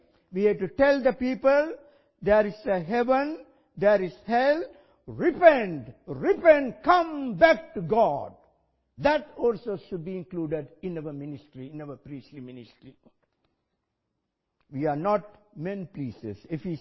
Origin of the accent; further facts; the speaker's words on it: Sri Lanka; I come from Sri Lanka.